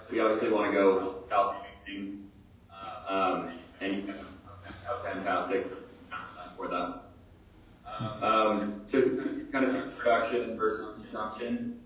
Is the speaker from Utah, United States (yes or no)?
yes; Salt Lake City, Utah, United States; Okay, so a little bit about me. I grew up in Salt Lake, graduated from BYU.